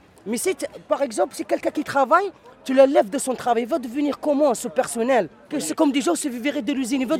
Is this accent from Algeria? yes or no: yes; Algeria; now in France; moi je suis un Algérien